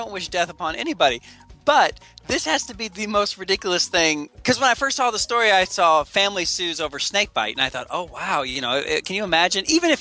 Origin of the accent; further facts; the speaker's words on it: Missouri, United States; We are the Midwest.